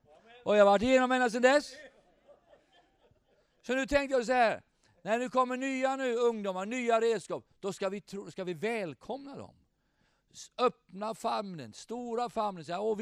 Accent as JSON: {"language": "Swedish", "region": "Kabul", "country": "Afghanistan", "second_language": "Swedish", "lives_now": "Sweden", "said": "Alltså jag kommer från Kabul, Afghanistan."}